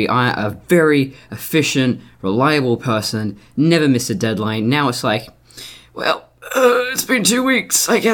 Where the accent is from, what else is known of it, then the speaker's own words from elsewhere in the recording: Australia; I'm Australian.